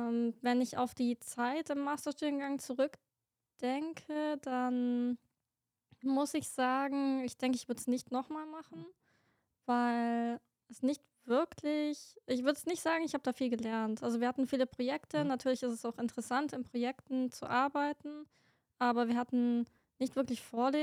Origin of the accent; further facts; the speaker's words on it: Augsburg, Bavaria, Germany; 30 Jahre alt. Ich komme hier aus Augsburg.